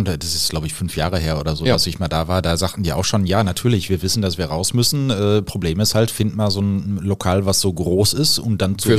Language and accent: German; Marl, North Rhine-Westphalia, Germany; hier, in da wo ich herkomme, aus Mahl